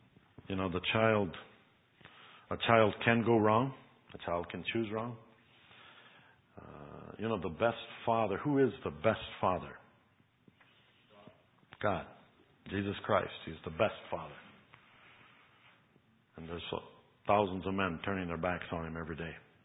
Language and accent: English; Costa Rica; English is a second language; I'm not sure about this. I'm from Costa Rica. I might have a wrong impression, but some of us are very good at business.